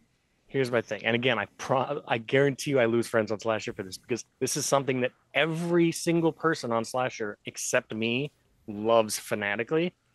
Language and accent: English; Kansas City, Missouri, United States; I grew up in Kansas City, Missouri, where they had the local station there had Cremation Mortem